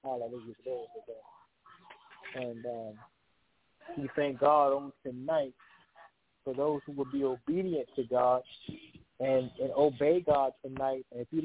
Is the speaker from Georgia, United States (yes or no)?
no; Louisiana, United States; I want to also pray a special prayer of mercy for Louisiana, especially being born and raised in Louisiana.